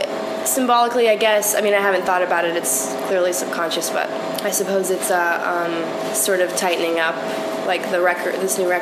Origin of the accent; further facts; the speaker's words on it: Brunswick, Maine, United States; Yeah, I'm from Brunswick, Maine. I started making music when I was 18.